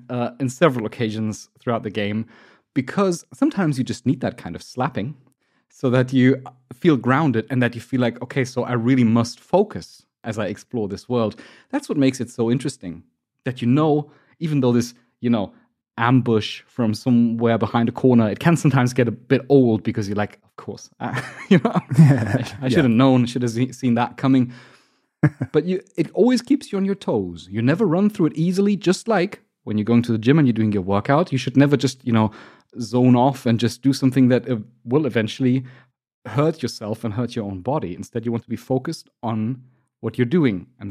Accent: Germany; I'm from Germany, so I'm calculating in kilograms

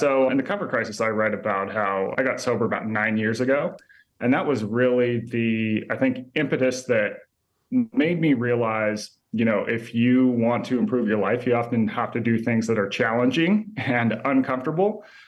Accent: Utah, United States; moved away as an adult; Well, I mean, I grew up in Utah and left when I was 18. So I went to college on the East Coast

